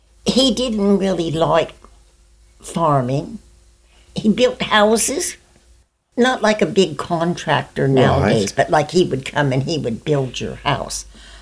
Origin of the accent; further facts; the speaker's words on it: Malden, Missouri, United States; born there; I was born September the 17th, 1939, and I was born in Malden, Missouri.